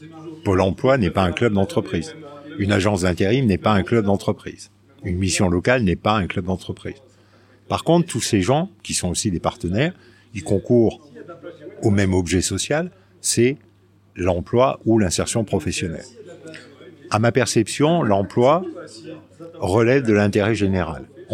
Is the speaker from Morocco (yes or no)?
no; Ambert, Auvergne-Rhône-Alpes, France; also born or lived in Haute-Saône; j'ai passé toute mon enfance et ma scolarité première jusqu'en terminale à Ambert, voilà, qui est une petite ville de 6000 habitants aujourd'hui, qui est nichée entre les monts du Forêt et les monts du Livradois.